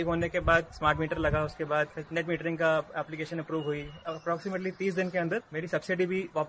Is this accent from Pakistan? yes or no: no; Jammu, Jammu and Kashmir, India; मैं सेक्टर 7 छन्नी से बिलोंग करता हूँ